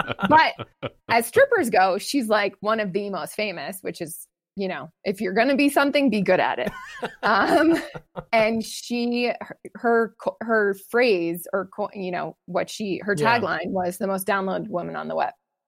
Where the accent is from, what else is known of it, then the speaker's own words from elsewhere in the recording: Massachusetts, United States; Okay, good. So I grew up in Massachusetts.